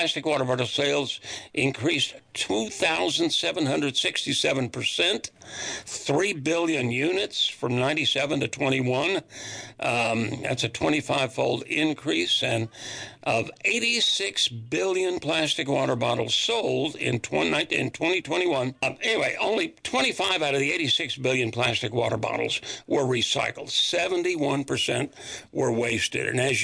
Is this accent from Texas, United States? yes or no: yes; Houston, Texas, United States; I'm from Houston. So, I'm very familiar with Buffalo Bayou.